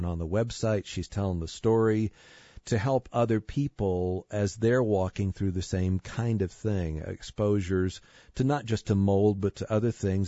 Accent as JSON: {"language": "English", "region": "West Virginia", "country": "United States", "tie": "born or raised there", "said": "set it where I grew up in West Virginia in Dogwood."}